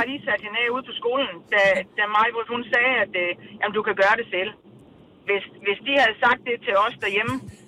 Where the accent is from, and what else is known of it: Herrested, Region of Southern Denmark, Denmark